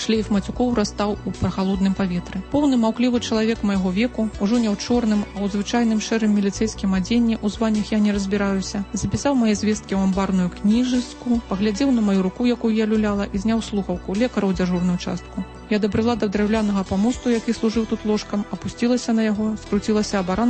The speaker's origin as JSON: {"language": "Ukrainian", "country": "Belarus", "second_language": "Ukrainian", "said": "Ми білоруси. Тут нема про що говорити."}